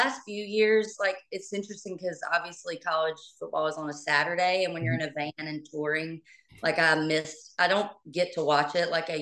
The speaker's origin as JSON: {"language": "English", "region": "Georgia", "country": "United States", "tie": "born or raised there", "moved": "as an adult", "lives_now": "Nashville, United States", "said": "I live in Nashville, Tennessee now. I'm a songwriter, artist. I play country music. I grew up in Georgia and I went to the University of Georgia"}